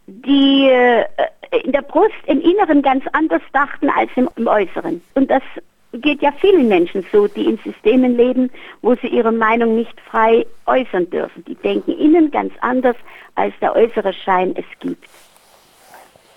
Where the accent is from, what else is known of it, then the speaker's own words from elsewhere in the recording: East Germany, Germany; Ich war ein echtes Kind der DDR. Und zwar, wir hatten keine Verwandtschaft im Westen. Ich bin sehr bescheiden aufgewachsen. Also wir hatten zu den etwas ärmeren Leuten gehört.